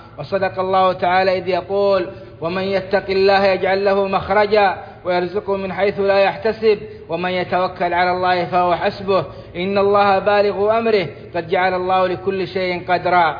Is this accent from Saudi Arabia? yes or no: yes; Saudi Arabia; من داخل بلادنا السعودية وخارجها